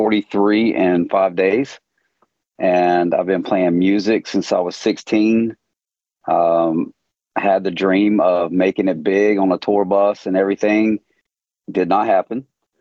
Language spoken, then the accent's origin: English; Thomasville, North Carolina, United States; also born or lived in High Point; But yeah, I grew up, I was born here in High Point where I live, raised in Thomasville, about 20 minutes down the road, a little small town.